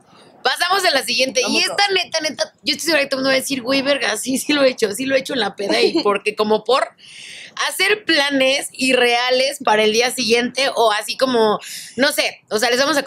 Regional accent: Mexico; Y también como buen mexicano nos encanta

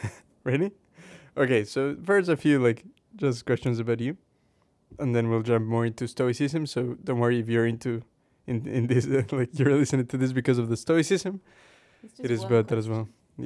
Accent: Ecuador; now in England; Like, I'm from Ecuador, South America. We're currently living here in England.

